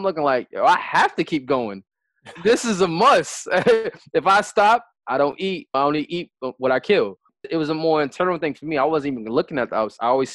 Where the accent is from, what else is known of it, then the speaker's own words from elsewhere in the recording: New York City, New York, United States; They ruined the game growing up in New York City. The culture is fashion and dressing nice.